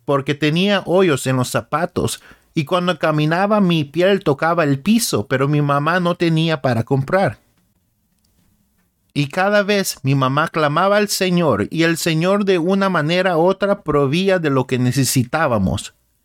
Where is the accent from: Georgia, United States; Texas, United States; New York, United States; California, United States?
California, United States; Los Angeles; born there; Yo nací en la ciudad de Los Ángeles, California, en abril 9, 1994. Nací en el Evangelio.